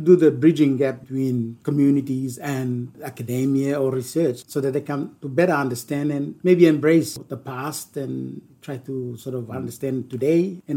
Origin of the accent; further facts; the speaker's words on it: East New Britain, Papua New Guinea; now in Australia; My cultural heritage, I am from New Britain Island in Papua New Guinea. I come from the Tolai tribe, or the Gunantuna, locally known. And I've moved to Australia, and I'm now in a diaspora community.